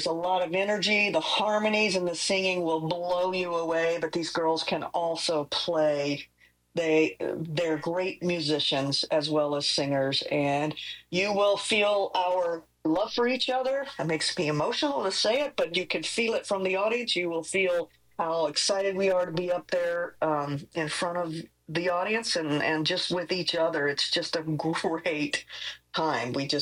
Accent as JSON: {"language": "English", "town": "Nashville", "region": "Tennessee", "country": "United States", "tie": "born or raised there", "said": "I grew up in Nashville, so I started going backstage when I was 10 years old"}